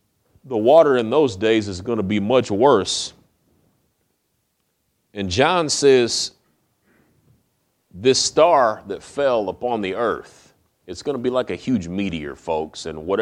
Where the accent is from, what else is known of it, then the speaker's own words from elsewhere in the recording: Peoria, Illinois, United States; when I was a little kid growing up in Peoria back in the 1970s